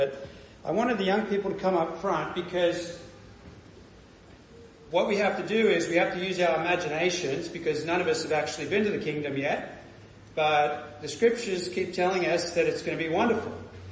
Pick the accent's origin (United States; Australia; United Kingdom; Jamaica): Australia; Now, I'm from Australia, and it's pretty deserty out there in places